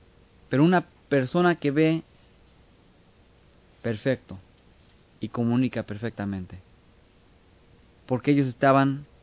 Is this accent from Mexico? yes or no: yes; Mexico; Yo me acuerdo de niño en México y cuando íbamos a comer con mis abuelos y nos daban vino con agua.